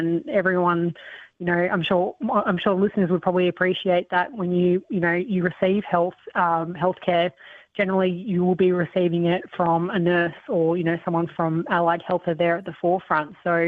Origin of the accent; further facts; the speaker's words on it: Canberra, Australian Capital Territory, Australia; growing up in Canberra, you know, now I live elsewhere, but I'm a Canberran through and through